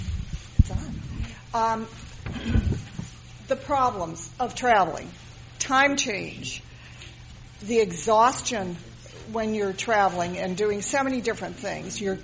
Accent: Los Angeles, California, United States; And I am from Los Angeles, as are the other two women here, but we are at the airport, as you know.

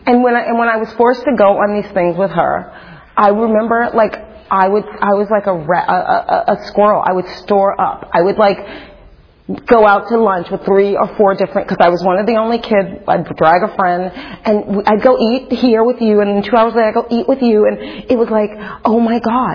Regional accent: Brooklyn, New York, United States; So, I grew up in Bed-Stuy, Brooklyn, under the poverty line.

